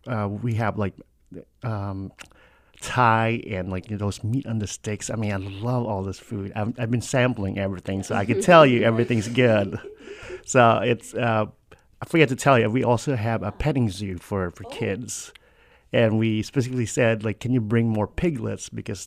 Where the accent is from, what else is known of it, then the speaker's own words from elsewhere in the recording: Philippines; Like me personally, I'm Filipino.